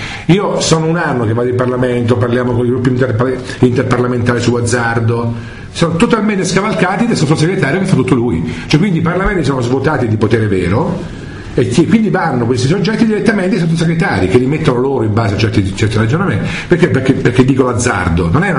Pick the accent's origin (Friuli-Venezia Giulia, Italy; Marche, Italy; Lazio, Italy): Marche, Italy; io sono di un paese, delle Marche, nelle montagne